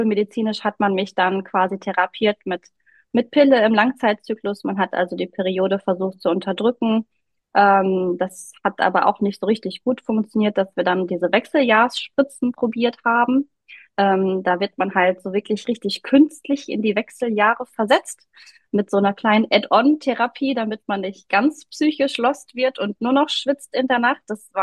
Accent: Herford, North Rhine-Westphalia, Germany; Ich komme hier aus Herford im Nordrhein-Westfalen

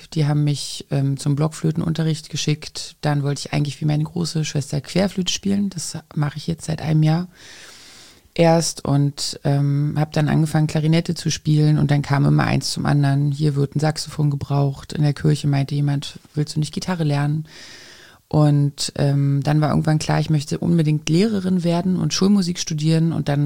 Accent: Brandenburg, Germany; also ich komme aus Brandenburg

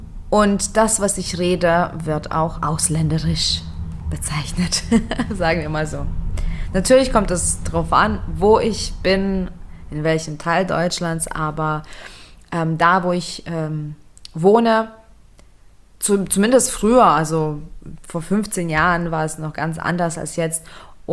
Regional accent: Lithuania; first language Lithuanian; German is a second language; Nicht mal Litauisch, was quasi rein theoretisch meine Muttersprache ist. Ich glaube, dass Litauisch sogar schlechter ist als Deutsch oder Englisch mittlerweile, denn ich permanent Wörter vergesse.

